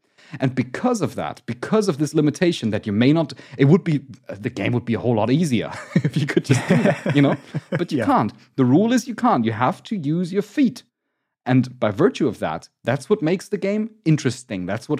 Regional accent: Germany; I'm from Germany.

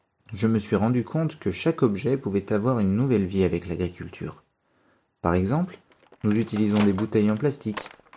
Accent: Kathmandu, Bagmati, Nepal; j'ai 25 ans. Je suis fils unique et je suis né à Katmandou, la capitale du Népal.

